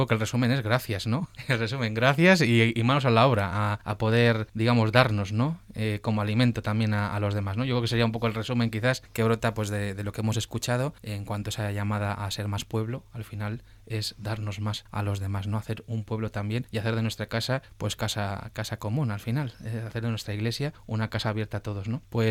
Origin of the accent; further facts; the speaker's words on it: Ramales de la Victoria, Cantabria, Spain; yo soy ramaliego, ¿no? Yo soy de Ramales de la Victoria.